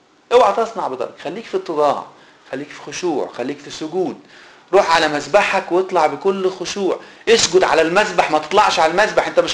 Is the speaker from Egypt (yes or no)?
yes; Egypt; زي ما بيقولوا عندنا في مصر